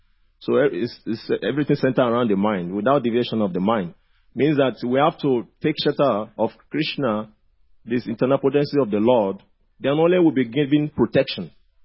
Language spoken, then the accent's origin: English; Nigeria; English is a second language; Like from where I'm coming from Nigeria, you know.